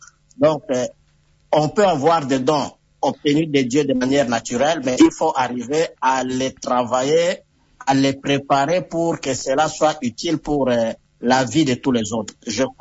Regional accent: DR Congo; c'est chez nous, en République démocratique du Congo

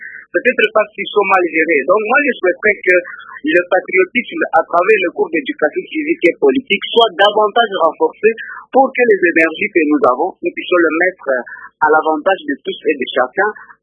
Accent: East, DR Congo; ici chez nous à l'Est

